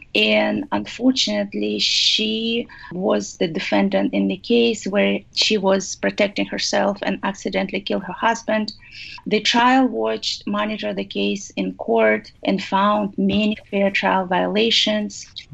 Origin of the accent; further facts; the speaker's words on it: Kyrgyzstan; I remember growing up in Kyrgyzstan, March 8th, as you mentioned, was such a big holiday